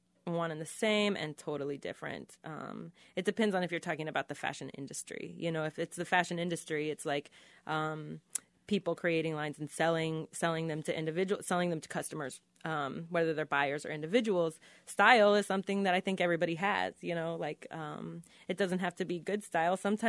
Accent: Independence, Missouri, United States; I want to get a head tattoo of my hometown, Independence, Missouri.

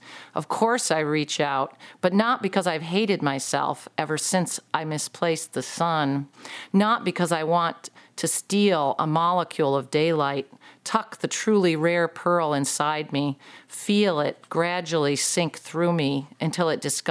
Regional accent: Michigan, United States; Well, I am from the Lower Peninsula, but I am a troll.

